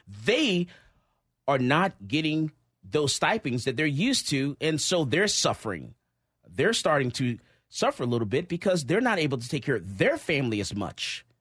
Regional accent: Missouri, United States; I'm from Missouri, the show me state.

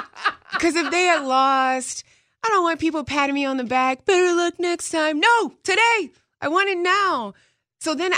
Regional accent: Ohio, United States; growing up in Ohio, where I would say most of the state are Buckeye fans, even if they don't want to be.

